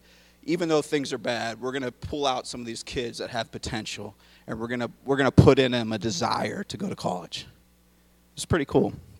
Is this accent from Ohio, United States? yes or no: yes; Youngstown, Ohio, United States; I grew up in Youngstown, Ohio.